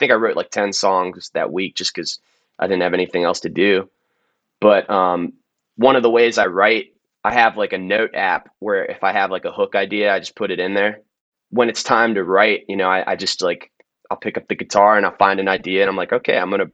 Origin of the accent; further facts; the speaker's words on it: Maryland, United States; Oh, bro, I'm from Maryland, dude. Go-go is everything here.